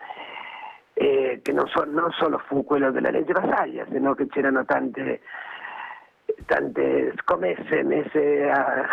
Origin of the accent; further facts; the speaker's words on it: Argentina; now in Italy; io sono argentina, sono arrivata in questo paese che mi ha ospitata dopo la dittatura di Videla, in un momento molto particolare, precisamente nel 78, in realtà nel 76, però va bene. Nel 78, 77, 78